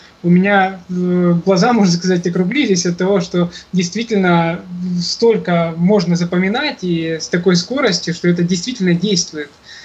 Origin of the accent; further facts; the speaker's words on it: Krasnodar, Krasnodar Krai, Russia; я в городе Краснодар. Меня так жизнь, конечно, как Руслана, не кидала из города в город. Это мой родной город. Я здесь родился, здесь живу.